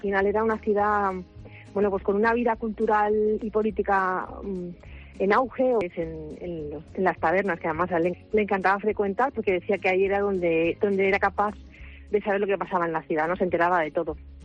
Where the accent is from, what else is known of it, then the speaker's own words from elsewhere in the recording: Valencia, Valencian Community, Spain; nosotros somos de Valencia